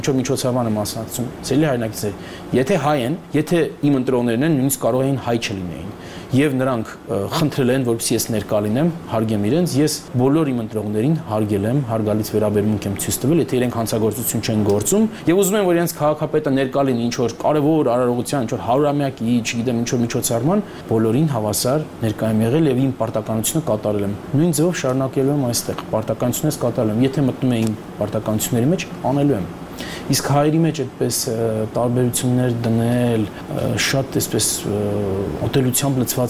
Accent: Yerevan, Armenia; also born or lived in United States; ես ասենք ամերիկացի եմ, այո, ասենք 31 տարի բնակվել եմ Միացյալ Նահանգներում, բայց միևնույն է, ես սկզբունքայնորեն Երևանցի եմ, հայաստանցի եմ

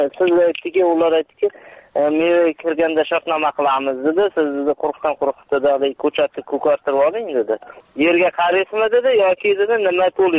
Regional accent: Beshariq, Fergana Region, Uzbekistan; born there; Farg'ona viloyati Besharq tumani Rabbon qishlog'ida Qo'rg'onda tug'ilganman.

